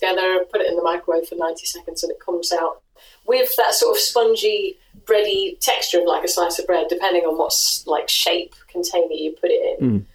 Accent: Coventry, West Midlands, United Kingdom; also born or lived in New Zealand; even though I am from Coventry, I moved to New Zealand for about 5 years.

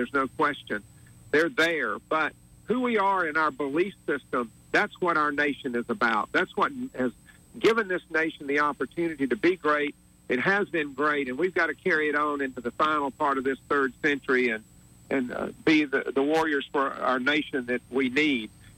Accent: Montgomery, Alabama, United States; You know, I grew up here in Montgomery, Alabama, went to the public schools, graduated from Lanier.

